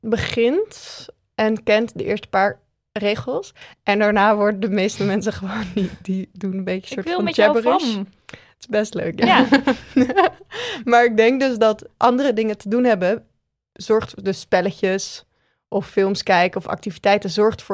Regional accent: Randstad, Netherlands; omdat ik uit de Randstad kom

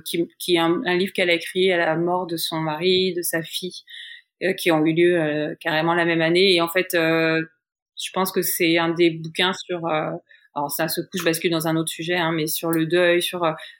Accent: France; now in New York, United States; New York en tant que française

